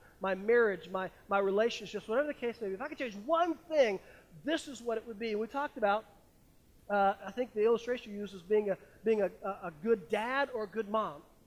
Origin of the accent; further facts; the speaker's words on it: Penn Yan, New York, United States; born there; But Penyan, New York, I was born in Soldiers and Sailors Memorial Hospital. I was literally the last baby born there.